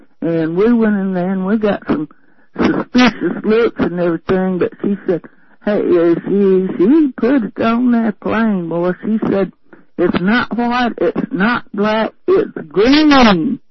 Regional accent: Tennessee, United States; Yeah, I'm a feminazi from Tennessee.

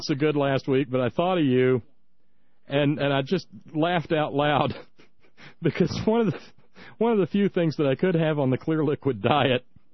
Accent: United States; it's embarrassing to me as an American

